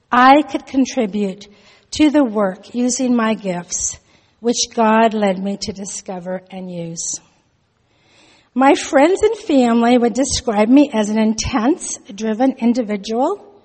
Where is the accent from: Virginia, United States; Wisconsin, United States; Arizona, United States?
Arizona, United States; Miami; born there; I was born in Miami, Arizona, to a family of eight children.